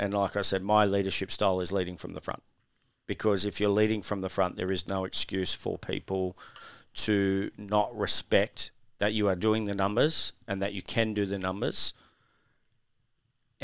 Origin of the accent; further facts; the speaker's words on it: Australia; I think as an Australian male growing up, that was part of my background.